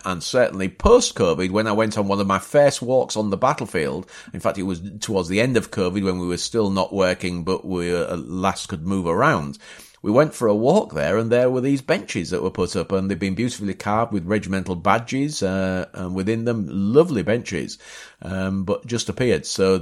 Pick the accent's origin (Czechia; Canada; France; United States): France; Bapaume, Hauts-de-France; It also twinned itself with Bapaume, my hometown.